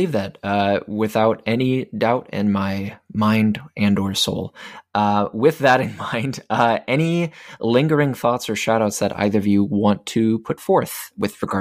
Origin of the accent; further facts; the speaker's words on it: Minnesota, United States; but I am from Minnesota, and so like it was mostly like a snow fort thing